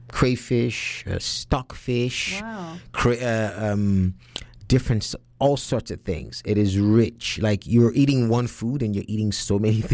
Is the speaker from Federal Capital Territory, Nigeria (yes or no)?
no; Anambra, Nigeria; in my state, I come from Anambra State.